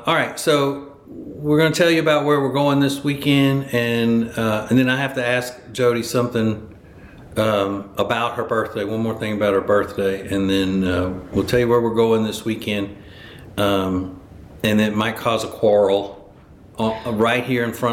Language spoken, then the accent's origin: English; Winfield, Louisiana, United States; if you would have told anybody from my hometown of Winfield, Louisiana, that I would grow up and marry someone whose family is from Indiana, they would have laughed in your face.